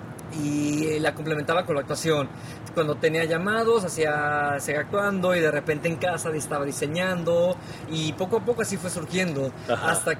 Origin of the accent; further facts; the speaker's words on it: Uriangato, Guanajuato, Mexico; soy originario de Uriangato, Guanajuato.